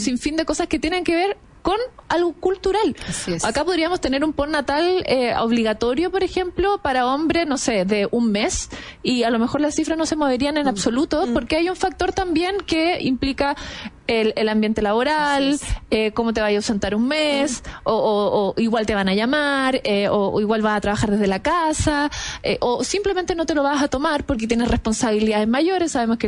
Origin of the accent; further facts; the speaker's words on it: Chile; como chilenos tenemos que hacernos cargo